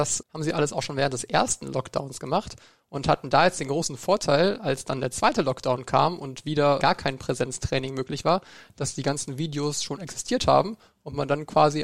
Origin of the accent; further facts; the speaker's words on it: North Rhine-Westphalia, Germany; wir müssen vielleicht sagen, wir kommen aus NRW